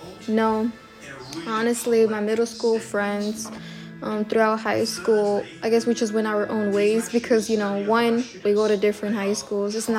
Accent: Chicago, Illinois, United States; Yeah, so born and raised in Chicago, Illinois, you know, Belmont, Cragen area, I guess.

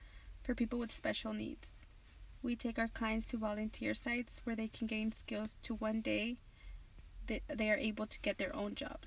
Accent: Northridge, California, United States; I grew up in Northridge, California. My parents and I lived in a one-bedroom apartment.

